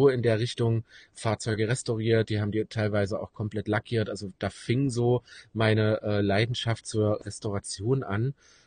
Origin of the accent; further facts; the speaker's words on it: East Germany, Germany; man muss dazu wissen, ich komme aus dem Osten